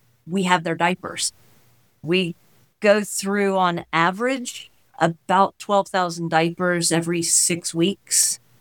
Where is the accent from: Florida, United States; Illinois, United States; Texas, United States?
Florida, United States; moved away; also born or lived in Ohio; So I came here from Florida originally with a temporary stop in Ohio. But I spent 30 years in Florida.